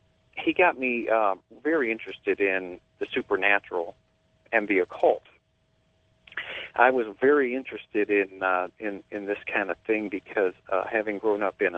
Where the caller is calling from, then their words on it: Akron, Ohio, United States; I'm calling from Akron, Ohio.